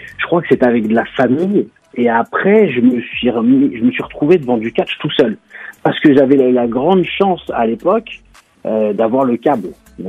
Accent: Île-de-France, France; J'ai grandi dans le 92 Sud, donc dans les Hauts-de-Seine. J'ai fait mes études dans le 92 également, après sur Paris, après à Marseille.

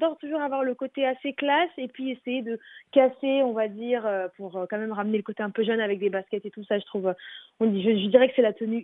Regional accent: Flanders, Belgium; Et j'ai grandi en Belgique, j'ai grandi en Flandre, donc c'est sûr qu'une grande partie de mon enfance, de tout ce que j'ai vécu, est rattachée à la Belgique.

